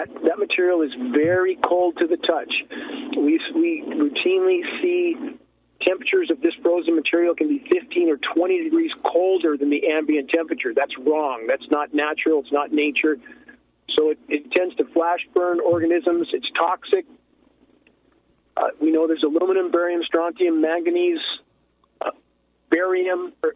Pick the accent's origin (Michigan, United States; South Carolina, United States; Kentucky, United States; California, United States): California, United States; I grew up in snow in the San Gabriel Mountains.